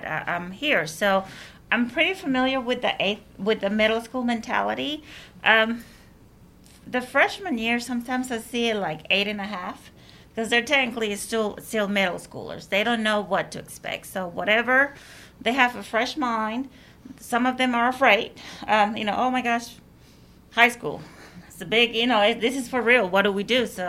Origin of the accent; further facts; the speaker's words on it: Costa Rica; first language Spanish; English is a second language; And originally, I'm from Costa Rica, so Spanish is my native language. English is my second language.